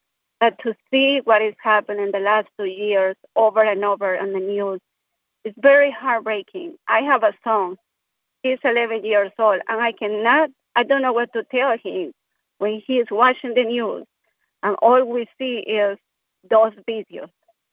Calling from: Costa Rica; English is a second language; moved away as an adult; I am an immigrant. I live in this country for 15 years, in Charlotte, 15 years. I'm from Costa Rica.

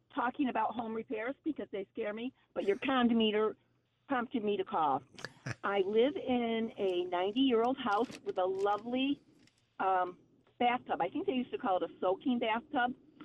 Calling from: Greenwich, New York, United States; I am from Greenwich, New York.

